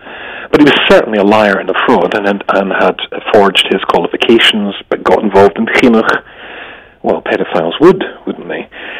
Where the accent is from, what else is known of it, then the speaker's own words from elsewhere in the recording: United Kingdom; maybe it's because I'm British.